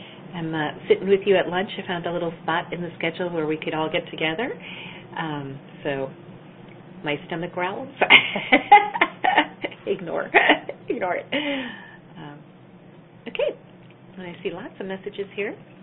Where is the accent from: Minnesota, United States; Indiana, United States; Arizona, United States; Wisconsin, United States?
Minnesota, United States; born there; I was born in Minnesota. A beautiful, beautiful state with wonderful people in it.